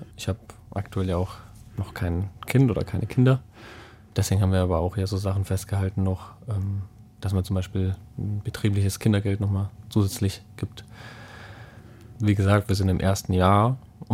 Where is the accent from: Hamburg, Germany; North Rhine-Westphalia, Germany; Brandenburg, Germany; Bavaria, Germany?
Bavaria, Germany; Also ich komme eigentlich aus dem Bayerischen Wald und wir hatten halt so ein recht altes Haus